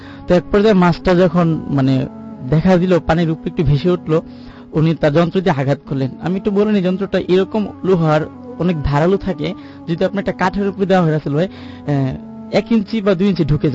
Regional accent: Baniachong, Sylhet Division, Bangladesh; আমার ঘটনাটা যেখানে ঘটছে আমাদের আমার গ্রামের বাড়িতে, সেটা হবিগঞ্জ জেলার মানিয়াচং থানার 15 নম্বর ইউনিয়নের ফেরিংগিটিলা গ্রাম, খুব ছোট্ট একটা গ্রাম।

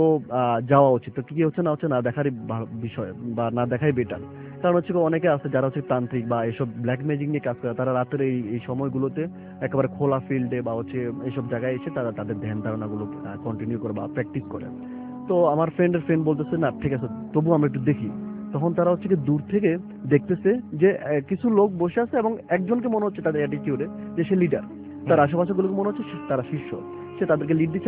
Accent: Dhaka, Dhaka Division, Bangladesh

